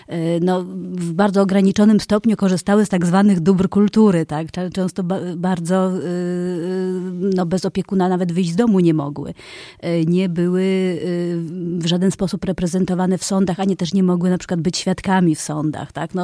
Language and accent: Polish; Lviv, Lviv Oblast, Ukraine; Jestem ze Lwowa. Sama jestem urodzona we Lwowie. Urodziłam się w polskiej rodzinie